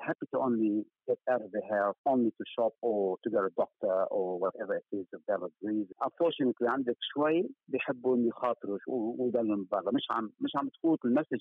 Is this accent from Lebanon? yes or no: yes; Lebanon; now in Sydney, Australia; أصل فلسطيني لبناني. أنا قررت من 20 سنة، أكثر من 20 سنة، إني أطلع بريد سيدني وأربي الأولاد في منطقة صغيرة مش بقلب سيدني، إني أحاول إنه أنشئهم في كوميونيتي، سمول كوميونيتي، مثل ما أنا نشأت في لبنان